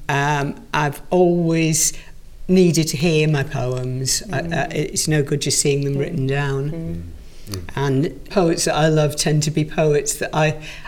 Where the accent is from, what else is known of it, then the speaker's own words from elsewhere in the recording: Rhondda, Wales, United Kingdom; The Rhondda